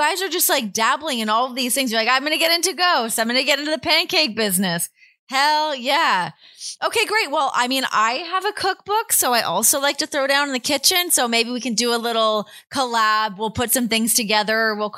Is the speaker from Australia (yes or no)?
no; Canada; I guess I am Canadian and can bring a really great maple syrup.